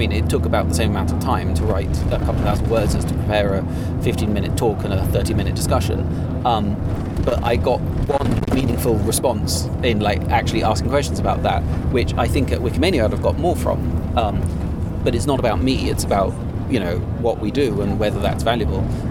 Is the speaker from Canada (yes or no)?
no; United Kingdom; I'm British, so I don't care.